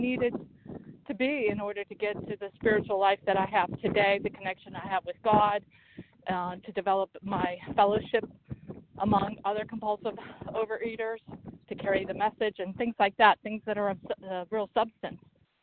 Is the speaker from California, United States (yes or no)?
no; Pennsylvania, United States; I am from Pennsylvania.